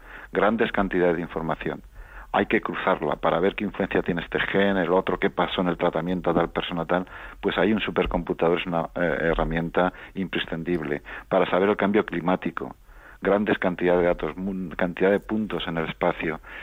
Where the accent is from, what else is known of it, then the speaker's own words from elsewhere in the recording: Aragon, Spain; mi tierra, que es Aragón